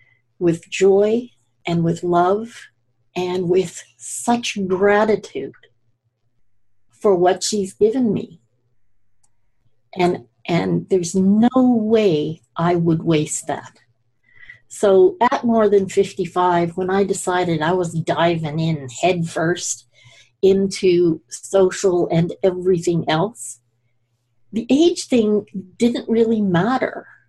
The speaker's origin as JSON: {"language": "English", "region": "Scotland", "country": "United Kingdom", "lives_now": "Canada", "said": "So I'm also Scottish, and we tend to name our homes. My family back in Scotland, a lot of them live in homes that don't really have addresses."}